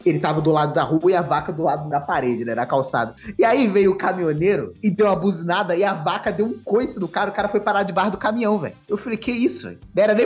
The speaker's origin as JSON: {"language": "Portuguese", "region": "Rio de Janeiro", "country": "Brazil", "said": "Mano, sério, sou carioca"}